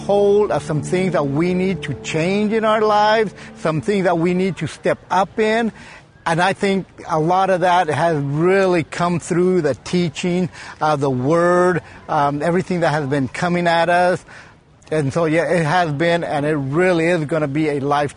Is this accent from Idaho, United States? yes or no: yes; Boise, Idaho, United States; This is my wife … we are from Boise, Idaho.